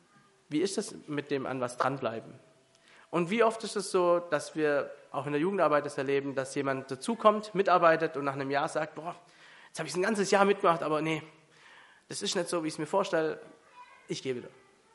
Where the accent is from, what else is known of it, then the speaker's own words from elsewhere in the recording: Baden-Württemberg, Germany; Als Schwabe selber und auch mit Blick auf die Schwaben kann ich sagen